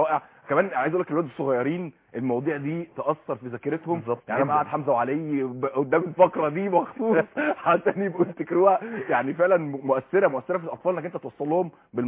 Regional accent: Egypt; احنا كشعب مصري

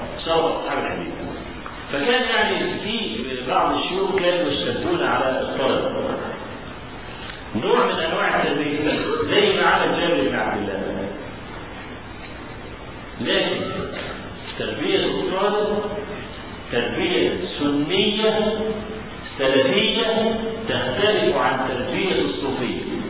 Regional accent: Cairo, Cairo Governorate, Egypt; احنا عندنا في القاهره ميدان اسمه ميدان باب الشعريه.

